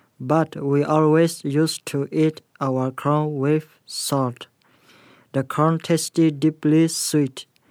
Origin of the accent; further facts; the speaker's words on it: Myanmar; I come from Burma.